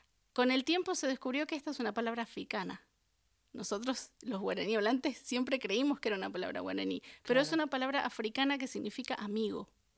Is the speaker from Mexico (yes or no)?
no; Quilmes, Buenos Aires Province, Argentina; Sí, soy de Quilmes